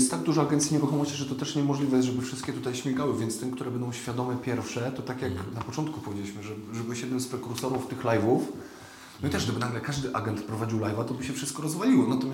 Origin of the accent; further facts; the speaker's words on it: Koszalin, West Pomeranian Voivodeship, Poland; Ja pochodzę z Koszalina i gdy tam jestem, czasami się spotykam z różnymi agentami